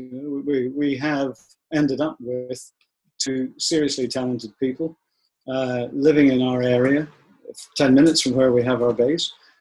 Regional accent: Ireland; We are Irish, so we lack a little intelligence in certain areas.

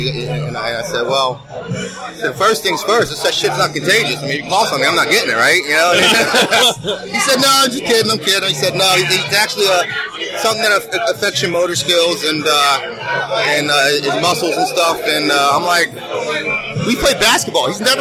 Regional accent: Florida, United States; I'm from Florida.

